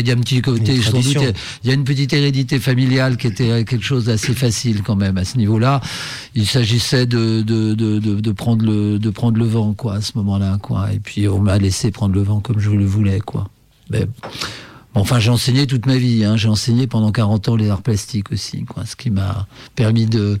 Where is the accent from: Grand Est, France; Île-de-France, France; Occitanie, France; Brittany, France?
Brittany, France; Rennes; moved away as an adult; Non, alors je suis né en Bretagne, moi. J'ai vécu en Bretagne, à Rennes principalement.